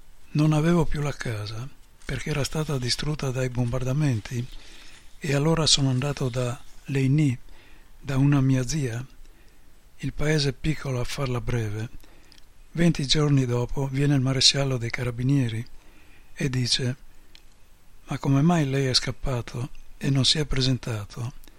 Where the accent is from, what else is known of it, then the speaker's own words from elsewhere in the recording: Carrù, Piedmont, Italy; sono andato al mio paese a Carrù, in provincia di Cuneo